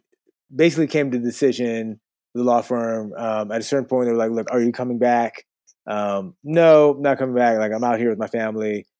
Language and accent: English; Botswana; I'm from Botswana.